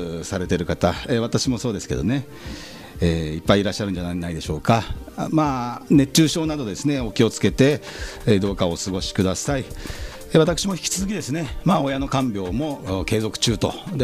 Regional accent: Yokohama, Kanagawa, Japan; 私ですね、横浜鶴見区出身

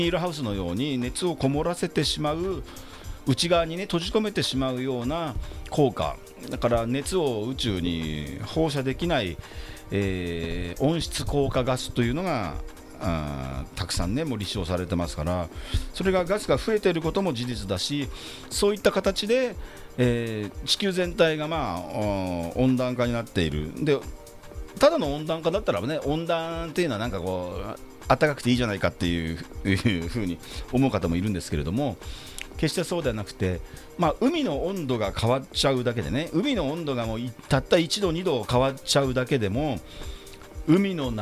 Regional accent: Tsurumi, Kanagawa, Japan; 私の地元の名前がついてる鶴見川とかっていうのは一級河川ですからね

